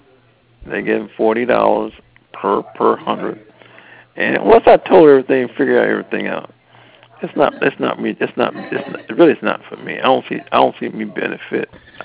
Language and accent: English; Wisconsin, United States; I'm from Wisconsin anyway.